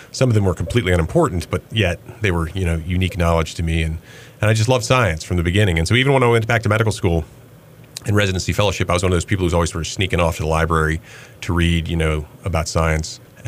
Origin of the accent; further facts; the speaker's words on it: Greensboro, North Carolina, United States; I am a local product. I grew up in Greensboro, where I had an undistinguished high school career.